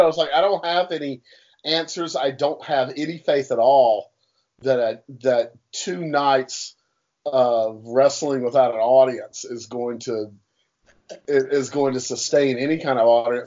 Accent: Durham, North Carolina, United States; So, you know, I grew up in Durham, North Carolina.

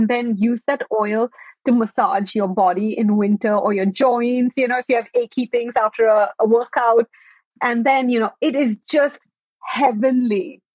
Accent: India; now in United States; Because my family is from India. And even though I was born in the US, I grew up for many years, my childhood years, I would say, I grew up in India.

